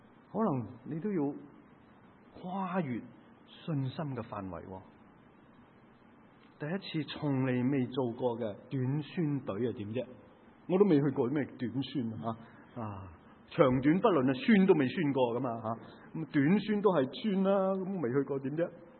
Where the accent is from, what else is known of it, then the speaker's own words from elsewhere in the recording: Guangdong, China; 嗱，我哋都系广东人啦，系嘛？